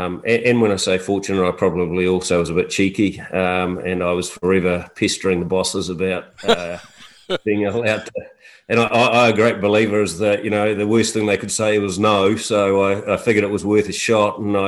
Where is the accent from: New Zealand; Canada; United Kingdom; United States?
New Zealand; some of it was just me being a typical New Zealander, a Kiwi, just rocking up and going, "G'day, I'm from New Zealand."